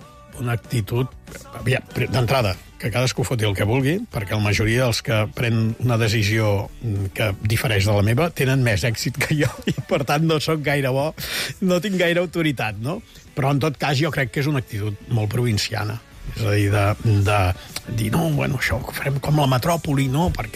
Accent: Catalonia, Spain; ens ve un temps de passar vergonya com a catalans

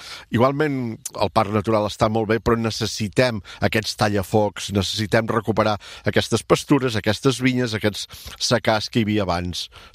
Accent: Catalonia, Spain; jo vinc de Rany de Mar, a l'Empordà

